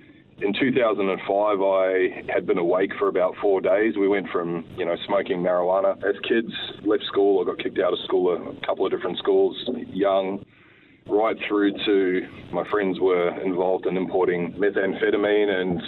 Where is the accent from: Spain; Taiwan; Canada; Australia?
Australia; Sydney, New South Wales; Look, I was born in Sydney, Australia. A bit of an unusual upbringing. My father is from the United States and my mother's a Kiwi. They met in a discipleship training program in Texas and then moved to Australia